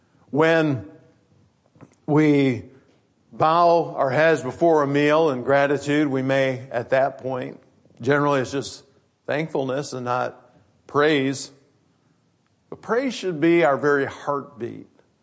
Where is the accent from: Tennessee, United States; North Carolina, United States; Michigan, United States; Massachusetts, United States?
Michigan, United States; Grand Rapids; I grew up in Grand Rapids, and right down the middle of Grand Rapids, you've got the Grand River.